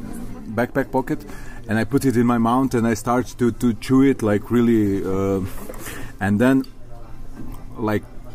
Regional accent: Belgrade, Serbia; I'm from Belgrade, Serbia.

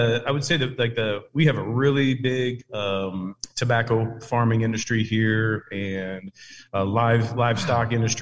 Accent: Ohio, United States; I'm from Ohio, and some of the cities, there's 150 right there in that one city

